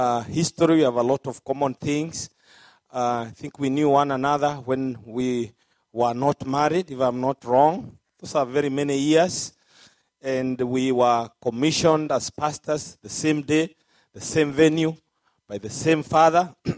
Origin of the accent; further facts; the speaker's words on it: Nakuru, Nakuru County, Kenya; And both of us, we come from Nakuru.